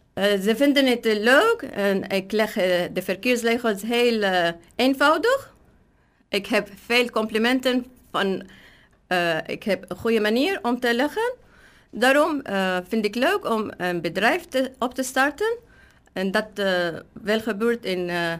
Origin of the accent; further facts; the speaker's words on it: Syria; Dutch is a second language; moved away as an adult; now in Netherlands; Ik ben tandtechnicus. Ik kom uit Syrië.